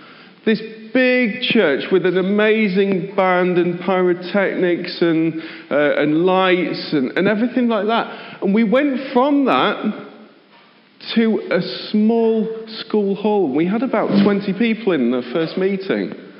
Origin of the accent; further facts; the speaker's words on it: Lincoln, East Midlands, United Kingdom; I was born and raised in Lincoln. I've tried to escape Lincoln a number of times by going to university and finding jobs and things like that.